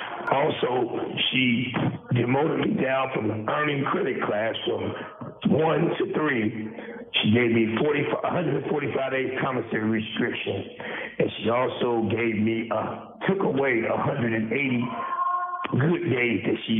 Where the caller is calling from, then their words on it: Indiana, United States; I am calling in from Miami Correctional Facility. I'm considered an Indiana political prisoner.